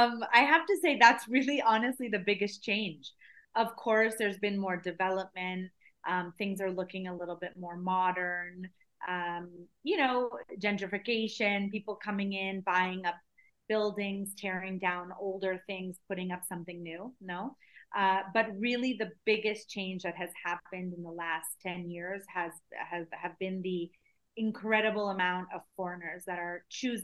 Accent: New York, United States; now in Mexico; I am from New York, the New York, Connecticut area

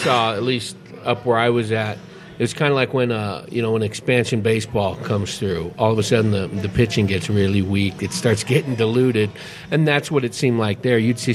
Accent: California, United States; I grew up in the San Francisco Bay Area, right outside of Oakland.

